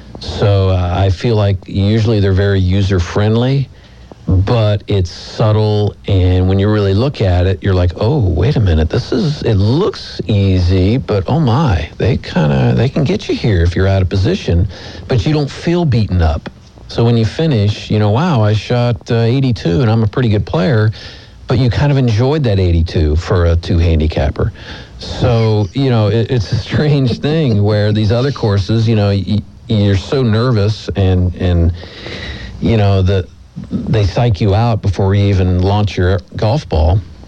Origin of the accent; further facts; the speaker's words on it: Florida, United States; I grew up in Florida, and you know, the hurricanes blow down most of the trees.